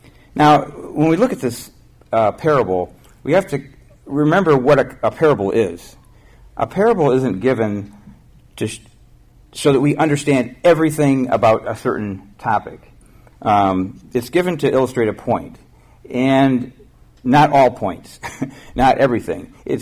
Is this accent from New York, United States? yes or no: yes; New York, United States; when I grew up in Western New York, we had a mulberry tree in our front yard.